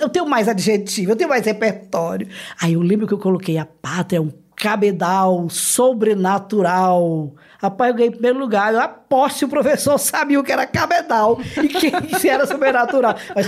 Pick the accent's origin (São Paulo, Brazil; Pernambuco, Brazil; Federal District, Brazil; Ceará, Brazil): Ceará, Brazil; moved away as an adult; Casei, vim do Ceará pra cá, tá comigo há 49 anos.